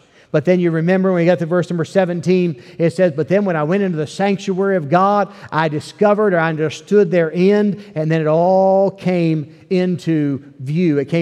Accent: Ripley, West Virginia, United States; also born or lived in Wheeling; I grew up in West Virginia, and I grew up most of my life in Ripley area, but I was born in Wheeling, which is in the northern panhandle up in the state

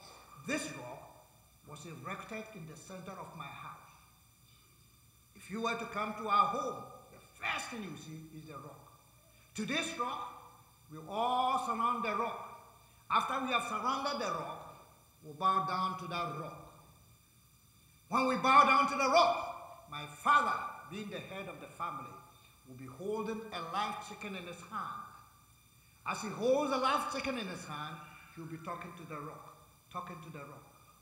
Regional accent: Nigeria; I am from the Yoruba tribe. My tribe is from the Yoruba tribe in Nigeria.

